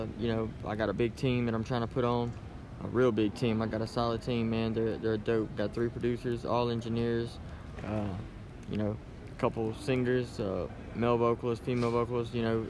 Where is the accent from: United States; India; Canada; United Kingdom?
United States; Louisiana; now in Atlanta, United States; through leaving, you know, my home state, Louisiana, and taking off and coming out here to Atlanta